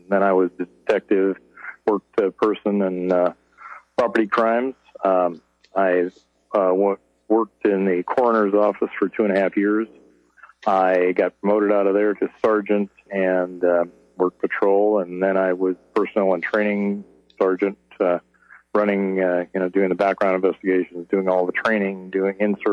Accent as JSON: {"language": "English", "region": "California", "country": "United States", "tie": "born or raised there", "said": "I was born and raised in Santa Cruz County. And I grew up in the Live Oak area and actually started working in the fields for the neighbor, because in those days it was a lot of agricultural land and chickens and so on."}